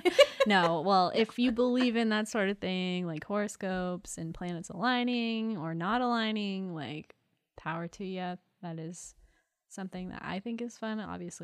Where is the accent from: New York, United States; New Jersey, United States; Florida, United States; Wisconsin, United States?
Florida, United States; I'm from the Keys. Obviously, I say this all the time.